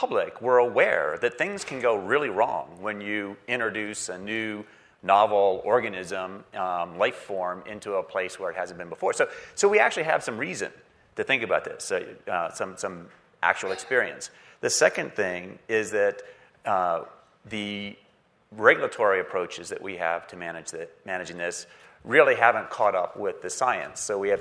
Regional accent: Southern United States, United States; I grew up in the South, and in the 30s or so, there was a concern about erosion.

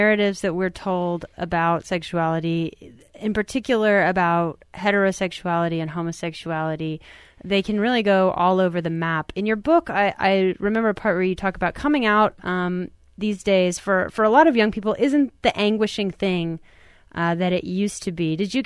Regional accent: Texas, United States; I grew up in Texas. I'll just reveal that.

